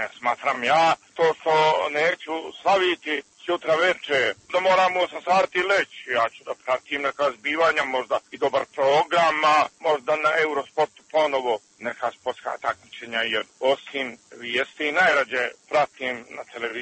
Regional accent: Montenegro; iz Crne Gore ne slavim novu godinu po gregorijanskom kalendaru

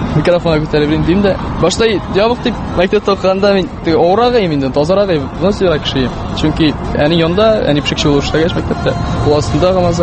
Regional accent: Mari El, Russia; Без татар мәктәбендә укыш, татарча сөйләшәм, Аллаһ шөкер. Без әйтә инде Мари республикасы булгач, мари телендә кертәләр.

